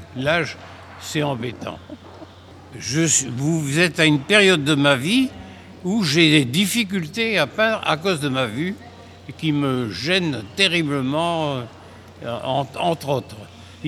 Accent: Roubaix, Hauts-de-France, France; je suis né à Roubaix et j'ai vécu à Roubaix tout le temps.

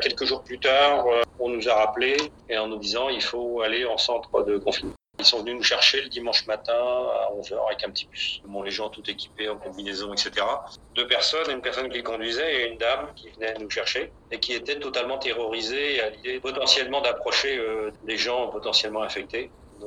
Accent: Nantes, Pays de la Loire, France; je suis à Hong Kong avec mon épouse Evelyne. Nous sommes retraités et nous venons de Nantes.

